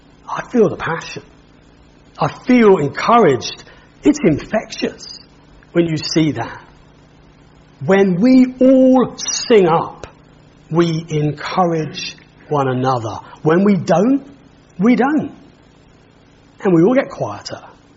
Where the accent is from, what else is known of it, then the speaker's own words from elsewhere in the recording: United Kingdom; We're British, we're Grace Baptist.